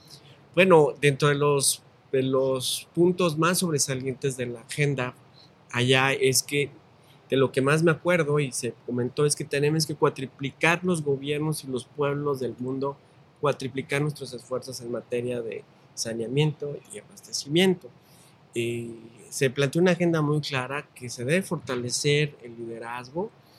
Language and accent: Spanish; Mexico; como pueblo mexicano